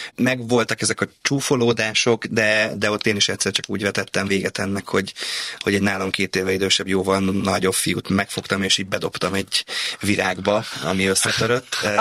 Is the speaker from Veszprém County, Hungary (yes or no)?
yes; Veszprém County, Hungary; also born or lived in Pápa / Pécs; now in Budapest, Hungary; én a Balaton felvidékről származom, ahol van egyfajta tájszólás. Utána elkerültem Pápára, ahol van egy másik fajta. Elkerültem Pécsre, vagy 3. fajta, és mindig változott a tájszólásom. És amikor Pestre kerültem